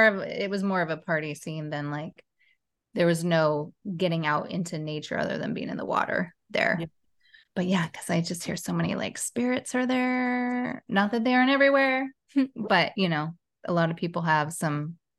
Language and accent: English; Portland, Oregon, United States; Yeah. So I'm from Portland, Oregon.